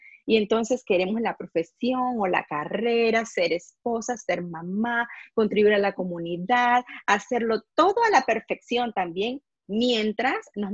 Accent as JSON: {"language": "Spanish", "country": "Panama", "moved": "yes", "lives_now": "United States", "said": "yo soy originalmente de Panamá. Llevo más de 20 años en los Estados Unidos."}